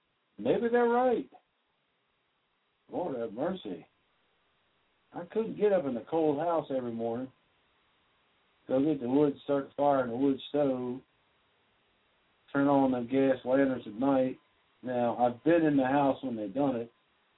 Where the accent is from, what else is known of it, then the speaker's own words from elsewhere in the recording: Delaware, United States; which I'm from Delaware. I was born in Delaware.